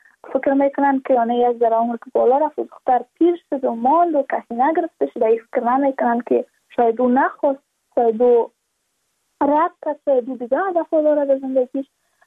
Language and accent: Persian; Badakhshan, Afghanistan; چون ما از بدخشان هستیم، یعنی منطقای دوردستش